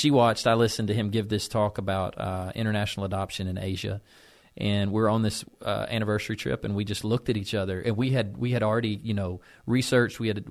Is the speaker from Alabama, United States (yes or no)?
yes; Alabama, United States; If you grew up in Alabama, man, there's no way around it. You got some redneck in you.